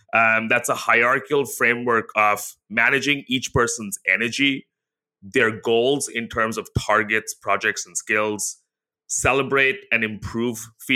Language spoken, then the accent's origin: English; India; now in Singapore; I live in Singapore with my wife, where we both grew up in Asia. So I grew up in India.